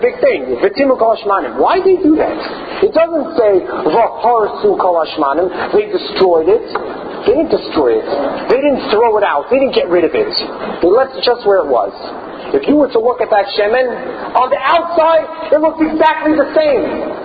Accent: Baltimore, Maryland, United States; take a tour in Washington, D.C., growing up in Baltimore, this is something we did

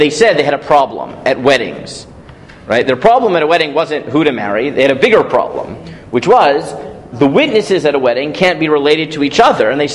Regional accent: New York, United States; As I say this in Toronto, where my wife's family is from, and I'm from New York, right?

